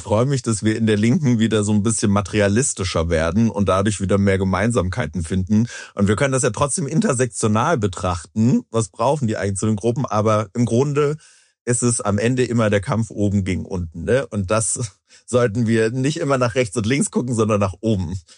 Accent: East Germany, Germany

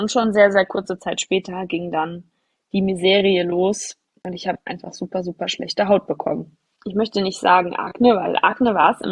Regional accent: Hesse, Germany; ich komme aus der Nähe von Frankfurt, bin inzwischen 30 Jahre alt

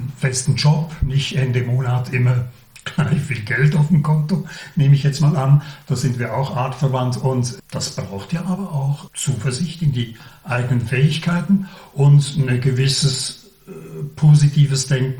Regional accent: Laufenburg, Aargau, Switzerland; Ich bin in Laufenburg aufgewachsen und kenne also die mindere wie die mehrere Stadt.

